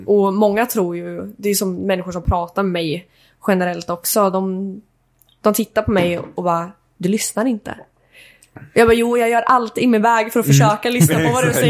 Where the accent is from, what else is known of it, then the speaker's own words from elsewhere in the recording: Mantorp, Östergötland, Sweden; jag är ju uppvuxen i Mantorp i grunden.